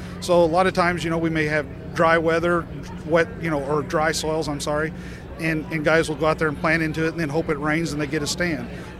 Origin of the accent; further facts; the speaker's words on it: Benton, Illinois, United States; from Benton, Illinois.